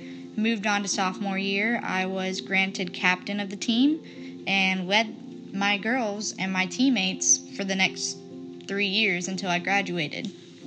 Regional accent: Winter Haven, Florida, United States; Now, I'm originally from Winter Haven, Florida, a small town about 40 minutes outside of Orlando.

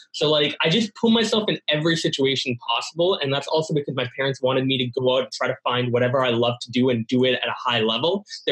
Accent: Singapore; I was brought up in Singapore, which is a beautiful country.

